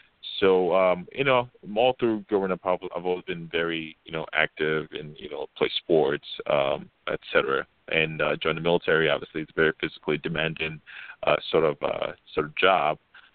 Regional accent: Nigeria; now in United States; I am Nigerian. I was originally born in Nigeria, and I moved to the state with my parents when I was 2003, I believe.

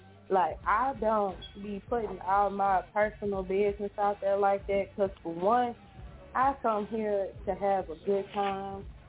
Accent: the South, United States; I am from the South. So I will listen to stuff that's from the South.

